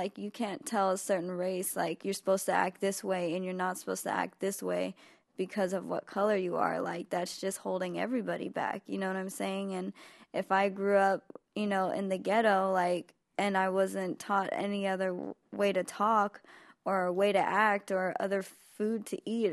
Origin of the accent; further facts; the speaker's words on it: Oakland, California, United States; now in Los Angeles, United States; growing up in Oakland and then coming down to LA and just seeing the difference between, like, the LA culture and the Bay Area culture.